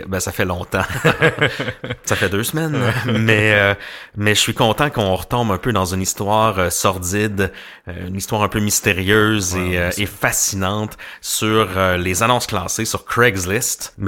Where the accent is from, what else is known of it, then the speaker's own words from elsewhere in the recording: Quebec, Canada; c'est peut-être un peu moins populaire chez nous au Québec parce qu'on a été pas mal élevé avec les PAC.